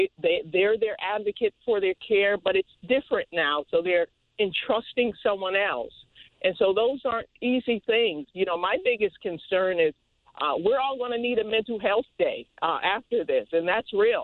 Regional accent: Hartford, Connecticut, United States; So I'm African American, right? I grew up in Hartford, right?

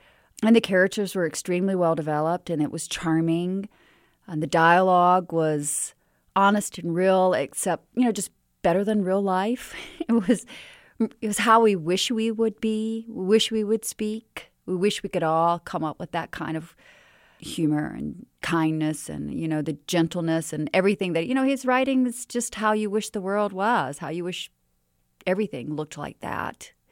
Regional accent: United States; I think they like to make fun of me that mostly because I'm American. I don't know, I guess I'm the only American in the movie

